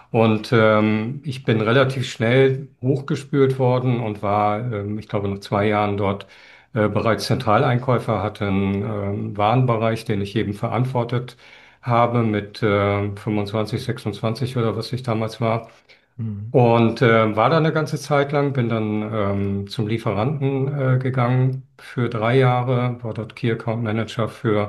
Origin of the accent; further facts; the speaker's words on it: Lüneburg, Lower Saxony, Germany; Ich komme ursprünglich aus Lüneburg und ich habe mit meinen Eltern immer viel Fahrradtouren unternommen